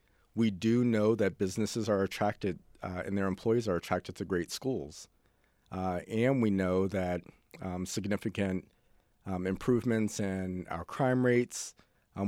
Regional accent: Washington, District of Columbia, United States; I grew up, I was born in Washington, D.C. to a single father, and my grandma served as my maternal figure.

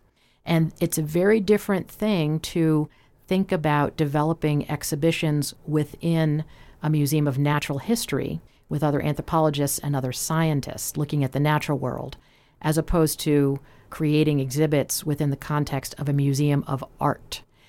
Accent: District of Columbia, United States; So I grew up outside Washington, D.C., international city

